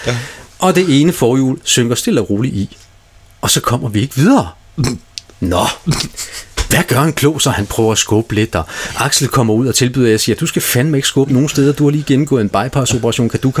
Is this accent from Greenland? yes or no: yes; Greenland; now in Denmark; Jeg er vokset op i Grønland.